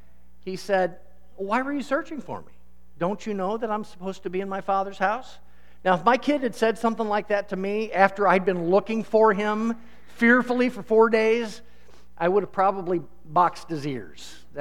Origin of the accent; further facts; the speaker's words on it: Des Moines, Iowa, United States; I grew up watching cartoons on the Floppy Show in Des Moines when I was a kid.